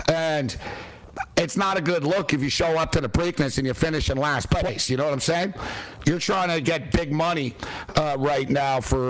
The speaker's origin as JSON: {"language": "English", "region": "East Coast", "country": "United States", "said": "I've lived on the East Coast. I lived on the East Coast, like, for, you know, a long time. I'm originally from the East Coast."}